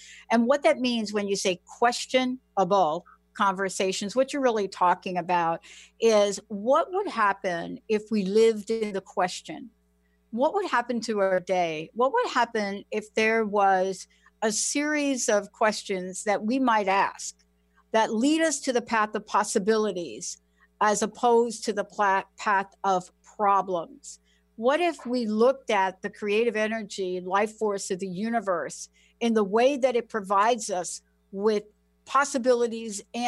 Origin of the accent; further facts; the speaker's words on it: East Coast, United States; You know, I personally, growing up on the East Coast, Glenna, is, and you know this, right?